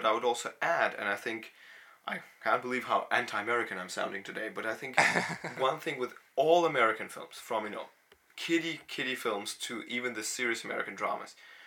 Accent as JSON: {"language": "English", "country": "Denmark", "tie": "born or raised there", "said": "I'm Russian. I grew up in Denmark, so I have a kind of Eastern European / you know, just like Northern European or general European perspective."}